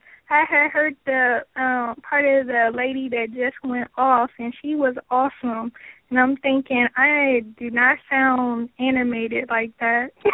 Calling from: Columbus, Ohio, United States; I'm calling from Columbus, Ohio.

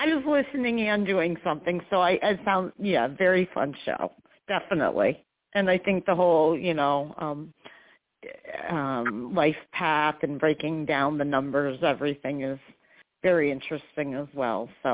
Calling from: New York, United States; I am from New York State

